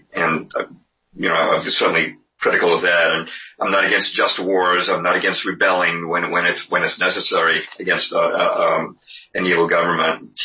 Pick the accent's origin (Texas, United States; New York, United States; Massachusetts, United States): Massachusetts, United States; Lexington; You know, I grew up in Lexington, Mass, where the shot around the world was fired